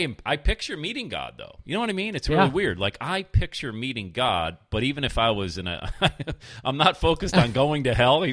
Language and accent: English; Bradford, Yorkshire and the Humber, United Kingdom; when I was growing up in Bradford, we went to St. Bernard's